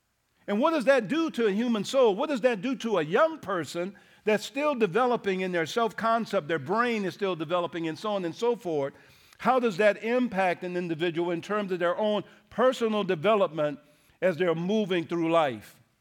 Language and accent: English; the South, United States; Being a young boy growing up in the South, white people were not folks you wanted necessarily to get to know.